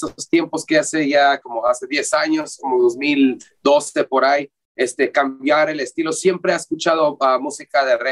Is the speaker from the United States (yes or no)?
yes; San Diego, California, United States; aquí en San Diego, donde soy, aquí California, San Diego, somos chicanos, aquí cerca de Tijuana